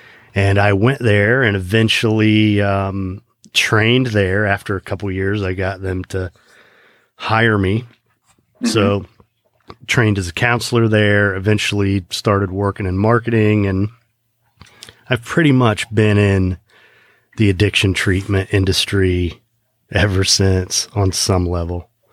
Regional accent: Kokomo, Indiana, United States; But I grew up in Indiana.

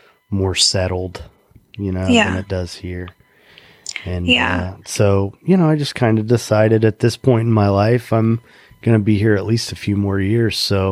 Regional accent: Indiana, United States; moved away as an adult; But, you know, I grew up in Indiana and came down here when I was 23.

